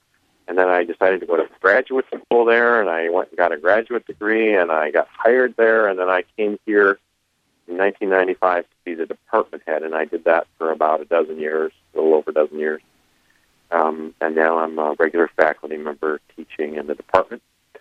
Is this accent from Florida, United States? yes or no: no; Minnesota, United States; Well, I grew up in Minnesota, but I'm also a band member of the Lacouture Band of Ojibwe in northern Wisconsin near Hayward.